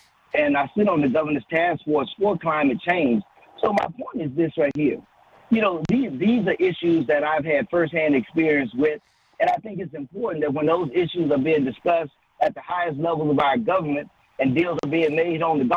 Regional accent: Abbeville, Mississippi, United States; moved away; I'm originally from Abbeville, Mississippi, a little small town, about 316 people.

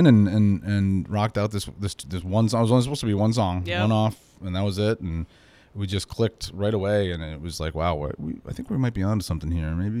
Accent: Rhode Island, United States; And I'm from New England, Rhode Island. So, you know, winters, you know, I'm pretty used to.

